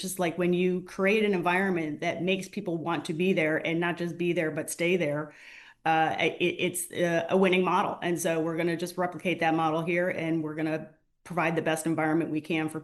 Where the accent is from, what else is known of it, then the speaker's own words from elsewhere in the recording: Illinois, United States; I don't have a Columbus connection, but I have deep ties to the Midwest, right? Mm-hmm. I was born and raised in Illinois.